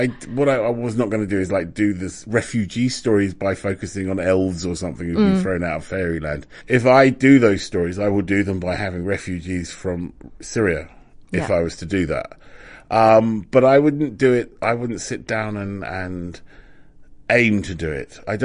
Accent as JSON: {"language": "English", "region": "London", "country": "United Kingdom", "said": "As a Londoner, right..."}